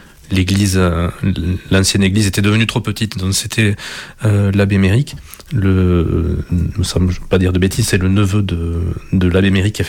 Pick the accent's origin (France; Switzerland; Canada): France; Occitanie; Moi, je suis originaire du Gers.